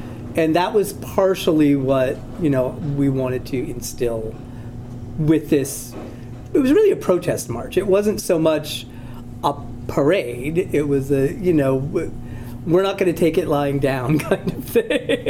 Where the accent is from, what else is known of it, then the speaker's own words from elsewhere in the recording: Canada; also born or lived in Chicago, United States; I had lived in Chicago before this, and I went to junior high and high school in Chicago. I'm Canadian, but we were there because my dad was in construction.